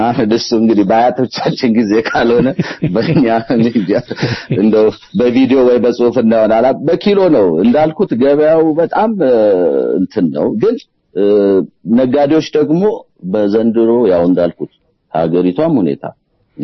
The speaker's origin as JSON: {"language": "Amharic", "town": "Stockholm", "region": "Stockholm County", "country": "Sweden", "tie": "born or raised there", "said": "ያው ስቶክሆልም ስዊድን የኖርኩበት ያደኩበት ሀገር በመሆኑ ያው እዛ ያለው ብዙ ኢትዮጵያን የሚሰማው ስሜት የምጋራው ስለሆነ"}